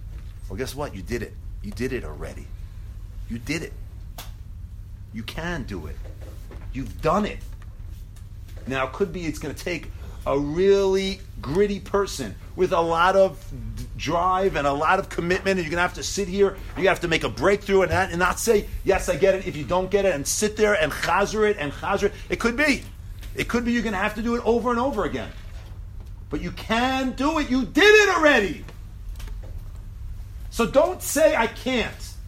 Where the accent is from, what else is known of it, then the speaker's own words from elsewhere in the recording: United States; And I grew up in America. I had some temptations.